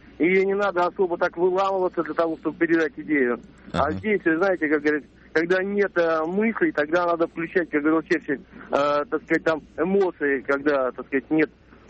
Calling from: Yaroslavl, Yaroslavl Oblast, Russia; я звоню из Ярославля.

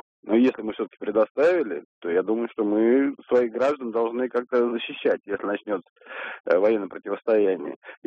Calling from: Moscow, Russia; Я опять из Москвы

